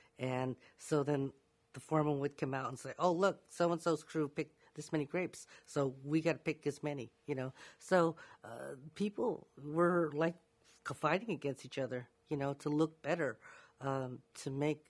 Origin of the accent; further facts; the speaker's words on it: Delano, California, United States; You know, growing up in Delano, you were either white or you were a farm worker.